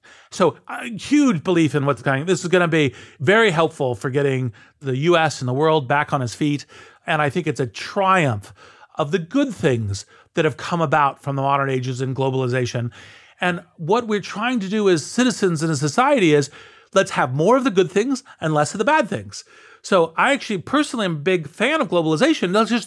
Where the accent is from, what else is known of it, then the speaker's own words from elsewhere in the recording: United States; Let me just speak as an American here